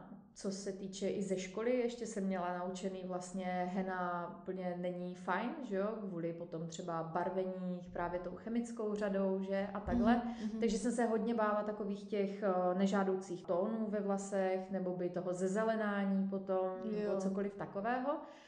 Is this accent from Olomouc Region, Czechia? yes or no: no; Zlín, Zlín Region, Czechia; Já jsem ze Zlína, ale působím teďka v Kostelci.